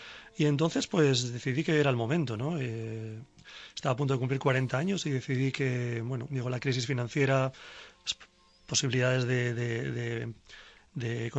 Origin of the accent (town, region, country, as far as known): San Sebastián, Basque Country, Spain; born there; moved away as an adult; also born or lived in London / New York